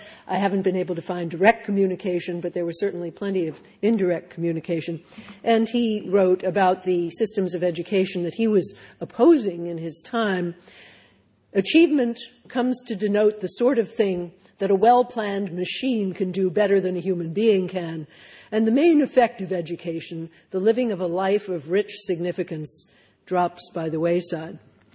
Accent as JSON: {"language": "English", "town": "Philadelphia", "region": "Pennsylvania", "country": "United States", "tie": "born or raised there", "said": "And I'm delighted to be back in my hometown, Philadelphia."}